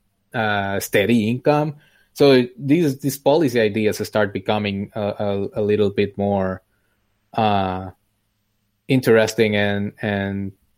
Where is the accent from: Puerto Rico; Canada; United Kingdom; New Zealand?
Puerto Rico; I come from Puerto Rico, my wife is from Mexico